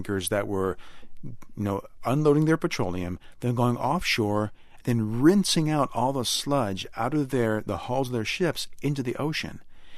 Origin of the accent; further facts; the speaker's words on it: Mississippi, United States; So I grew up in near the Gulf of Mexico, and you'd walk on the beach in southern Mississippi. My stepfather was a fisherman.